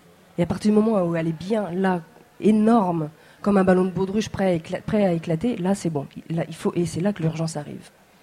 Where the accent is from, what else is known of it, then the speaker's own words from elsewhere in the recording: Brittany, France; je suis bretonne.